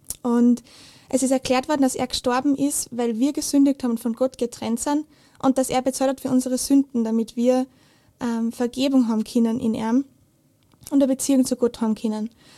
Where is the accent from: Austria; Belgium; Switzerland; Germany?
Austria; Steyr, Upper Austria; ich bin aus Steyr, ich bin 19 Jahre alt. Ich studiere derzeit Lehramt in Linz, Englisch und Geschichte. Genau, ich bin in Steyr aufgewachsen, ich habe zwei jüngere Schwestern.